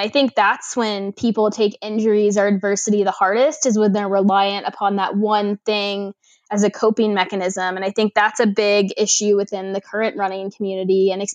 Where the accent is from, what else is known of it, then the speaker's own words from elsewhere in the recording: Florida, United States; I originally wanted to be a marine biologist when I was growing up because I grew up in Florida and I've been a scuba diver since I was 10.